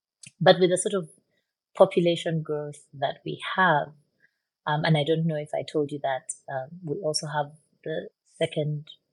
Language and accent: English; Uganda; I was born and raised in Uganda. I went to school in Uganda. I live in Uganda, well, between Uganda and the Netherlands.